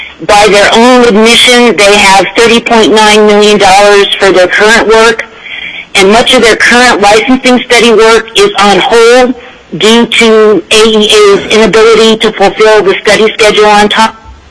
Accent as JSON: {"language": "English", "town": "Bald Mountain", "region": "Alaska", "country": "United States", "said": "I'm from Bald Mountain in South Central"}